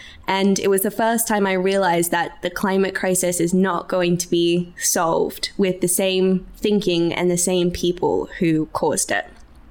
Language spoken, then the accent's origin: English; Australia; I'm an Aussie originally